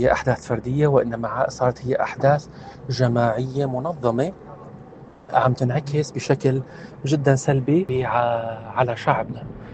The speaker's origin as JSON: {"language": "Arabic", "country": "Syria", "said": "ونحن هون ما عم نحكي عن أنفسنا كمسيحيين، برجع بقول عم نحكي عن مواطنين سوريين، لأنه نحن كسوريين جميعا"}